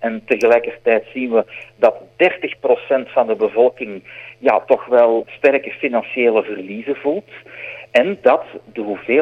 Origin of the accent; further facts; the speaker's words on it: Flanders, Belgium; toen de coronapandemie uitbrak bij ons in Vlaanderen